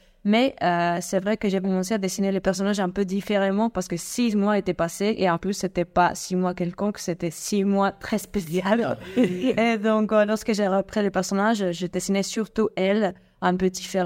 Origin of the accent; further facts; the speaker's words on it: Vigo, Galicia, Spain; Alors, moi, je viens du nord d'Espagne. Ma ville, c'est Vigo. On a la plage là-bas et j'adore la mer